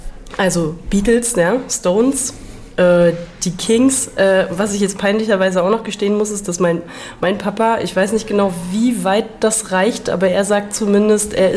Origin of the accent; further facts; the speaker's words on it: Magdeburg, Saxony-Anhalt, Germany; Also ich komme ja aus Magdeburg, dementsprechend dann auch